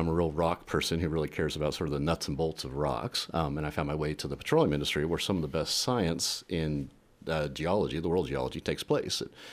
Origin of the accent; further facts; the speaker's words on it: Homer, Alaska, United States; I grew up in Homer as a commercial fisherman